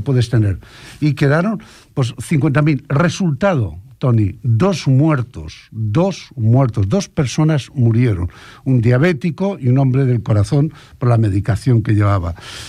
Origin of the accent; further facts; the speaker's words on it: Spain; yo soy un español de origen marroquí.